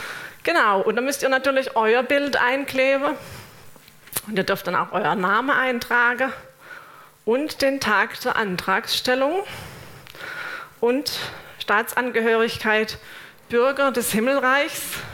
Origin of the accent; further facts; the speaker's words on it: Germany; Ja, ich bin Deutsche.